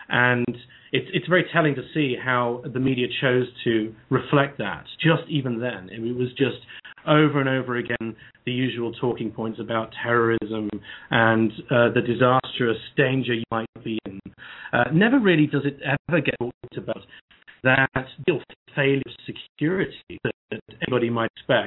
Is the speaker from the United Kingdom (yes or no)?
yes; United Kingdom; Obviously, I'm a Brit, as you can hear from my voice, hopefully.